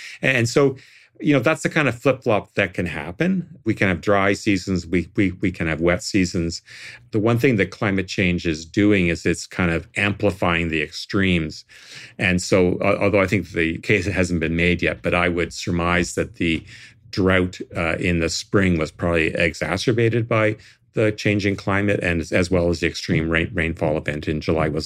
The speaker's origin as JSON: {"language": "English", "town": "Toronto", "region": "Ontario", "country": "Canada", "said": "And, you know, I come from Toronto, which has a lot of thunderstorms"}